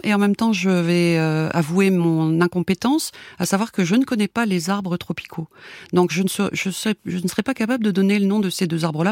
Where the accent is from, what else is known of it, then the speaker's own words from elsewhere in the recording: Auvergne-Rhône-Alpes, France; puisque je suis auvergnate. Et il y en a chez moi en Auvergne